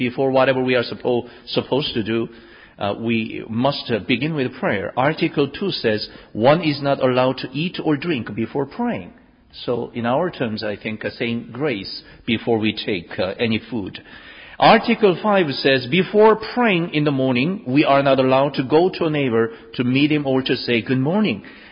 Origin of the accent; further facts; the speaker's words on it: Australia; because we are from Australia